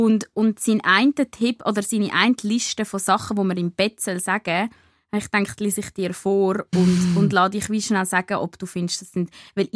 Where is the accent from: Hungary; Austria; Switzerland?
Switzerland; Meine, bei uns in der Schweiz war es lange noch Französisch und so, aber jetzt hat man ja inzwischen auch sogar schon früher Englisch.